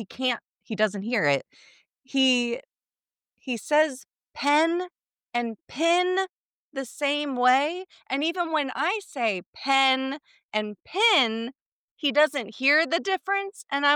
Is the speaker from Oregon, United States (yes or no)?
no; West Virginia, United States; And I grew up in West Virginia, so not far away. I have always said template.